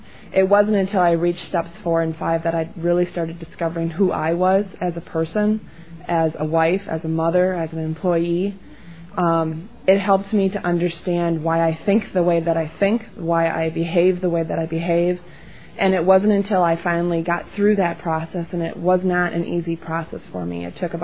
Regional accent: Lodi, Wisconsin, United States; I'm from Lodi, Wisconsin.

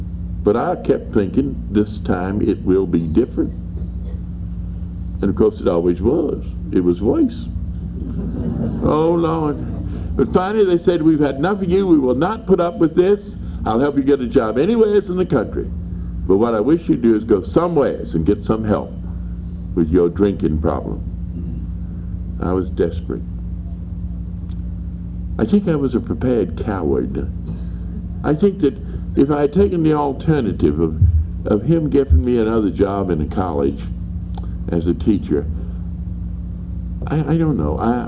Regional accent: Birmingham, Alabama, United States; I came from Birmingham, Alabama. The temperature was 65.

